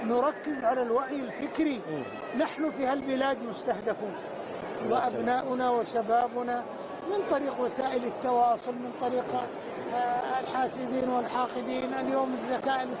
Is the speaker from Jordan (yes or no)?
no; Saudi Arabia; ونحن في بلادنا المملكة العربية السعودية